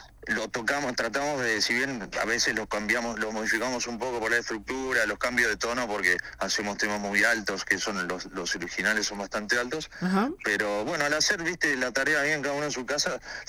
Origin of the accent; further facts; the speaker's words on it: Santa Elena, Entre Ríos, Argentina; El tecladista y yo somos de acá de Santa Elena.